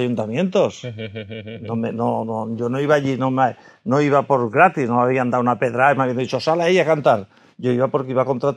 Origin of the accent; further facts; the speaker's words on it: Valencian Community, Spain; como yo soy muy valenciano, siempre me ha gustado cantar a Valencia